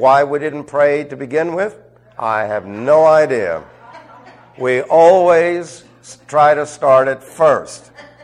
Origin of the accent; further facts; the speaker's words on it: Queens, New York, United States; The Bronx, Brooklyn, Queens, Manhattan, and Staten Island. I'm from Queens.